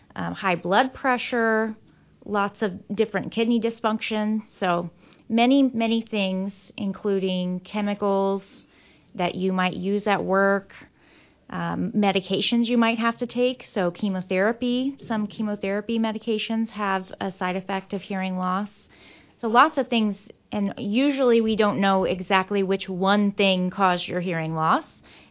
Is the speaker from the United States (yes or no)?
yes; Hamilton, Illinois, United States; I am from Hamilton, Illinois, originally, and moved away for school, and then we moved back to the area several years ago.